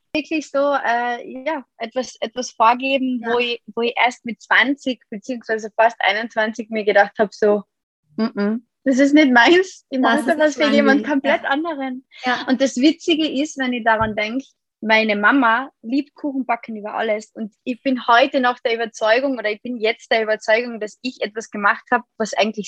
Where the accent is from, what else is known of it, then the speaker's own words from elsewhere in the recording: Austria; bei uns in Österreich heißt es halt Matura